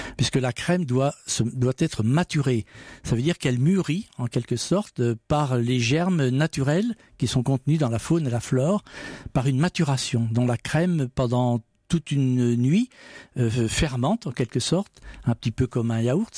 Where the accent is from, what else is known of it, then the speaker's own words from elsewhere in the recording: Normandy, France; On dit chez nous en Normandie, quand on est un peu optimiste, qu'on voit l'herbe pousser.